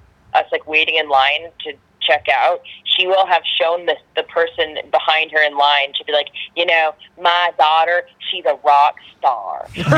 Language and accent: English; Alabama, United States; I grew up in the southern states. I grew up in Alabama.